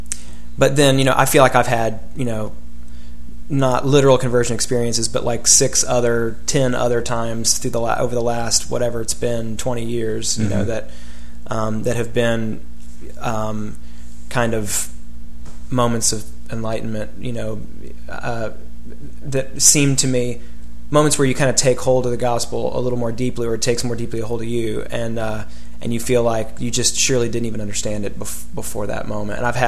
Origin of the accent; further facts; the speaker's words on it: the South, United States; I grew up in the South and, you know, grew up in a house going to church.